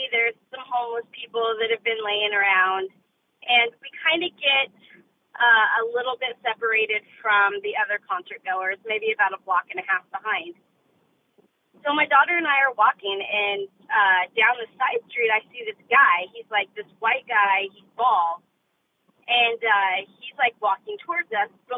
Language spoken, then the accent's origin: English; Oregon, United States; I'm from Oregon.